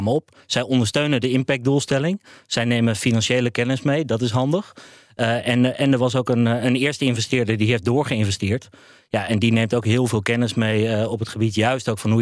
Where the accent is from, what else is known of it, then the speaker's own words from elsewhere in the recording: Friesland, Netherlands; Nou, ik kom uit Friesland, dus ik ben wordt lastig.